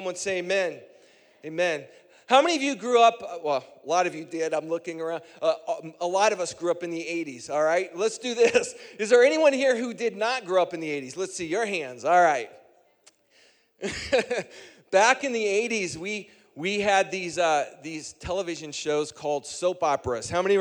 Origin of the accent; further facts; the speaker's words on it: Midwest, United States; I grew up in the Midwest, so I grew up in Tornado Alley. I'm pretty used to having to go to the basement and hearing the sirens once a month be tested.